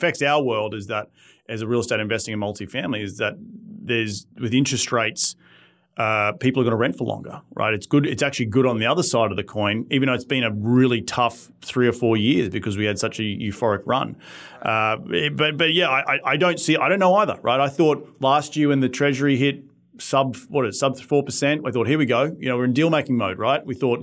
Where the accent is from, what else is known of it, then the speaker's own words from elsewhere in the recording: Australia; now in United States; I'm from Australia where, and my friends at home, back home